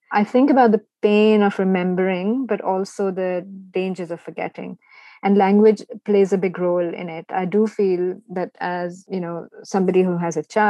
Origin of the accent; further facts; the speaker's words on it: Karachi, Sindh, Pakistan; I grew up in Karachi, which is like this urban center, really ugly.